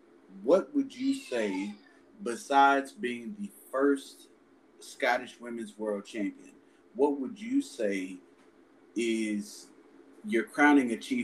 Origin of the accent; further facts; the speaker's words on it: Michigan, United States; Yes. Yes, I'm also originally from Michigan.